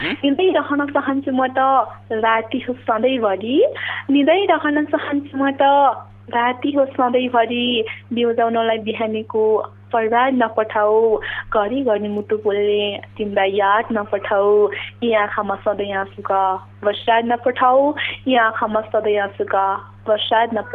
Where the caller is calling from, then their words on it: Kathmandu, Bagmati, Nepal; काठमाडौँदेखि।